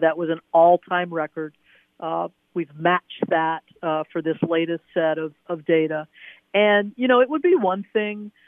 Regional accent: Maryland, United States; I mean, me growing up in Maryland, I knew that about Penn State.

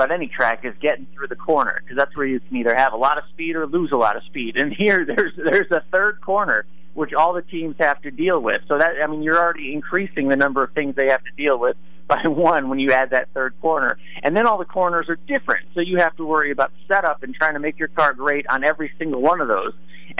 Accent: Charlotte, North Carolina, United States; You know, I'm from Charlotte, the Charlotte Hornets.

